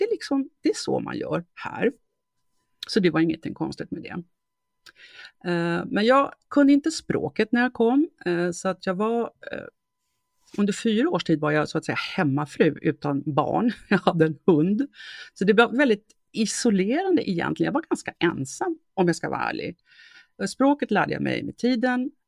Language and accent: Swedish; Sweden; Och kulturen här kring alkohol och drickande är lite annorlunda än vad jag kommer ihåg från Sverige.